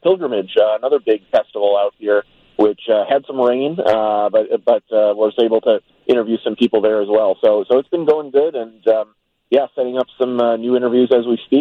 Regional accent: Midwest, United States; when we tell people we're from the Midwest here

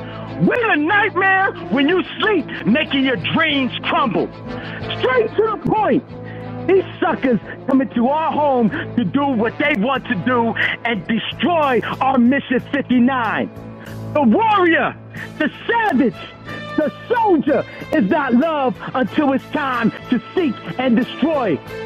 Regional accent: Philadelphia, Pennsylvania, United States; from North Philly Hunting Park

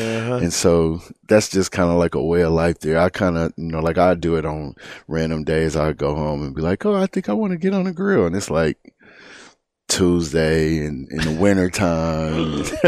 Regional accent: Kansas City, Missouri, United States; having a bunch of friends and family getting to come and see me coach for the first time back in my hometown.

